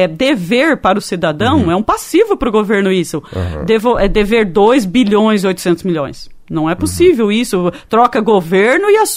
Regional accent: Maringá, Paraná, Brazil; Sou de Maringá.

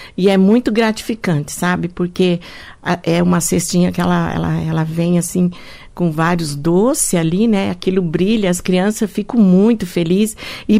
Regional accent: Ubiratã, Paraná, Brazil; now in Cascavel, Brazil; Eu vim de Ubiratã.

